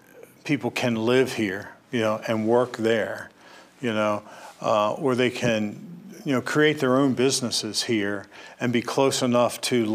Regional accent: Maryland, United States; We moved to the farm where I'm at in 1966. And so grew up there on a dairy farm, milking cows, making hay, doing all that kind of thing.

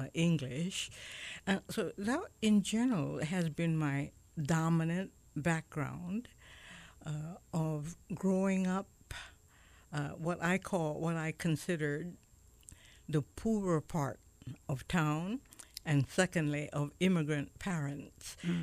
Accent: Honolulu, Hawaii, United States; born or raised there

